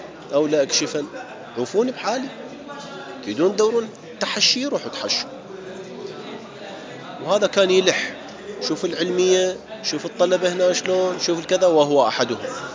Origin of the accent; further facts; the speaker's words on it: Najaf, Najaf Governorate, Iraq; أنا ابن النجف، أنا طالب النجف، أنا دارس النجف،